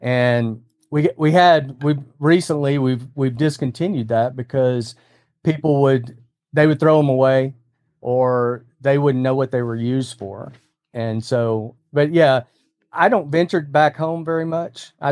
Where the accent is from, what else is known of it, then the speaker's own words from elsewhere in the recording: Louisiana, United States; Now, I grew up in Louisiana, so I have a little bit of a French background.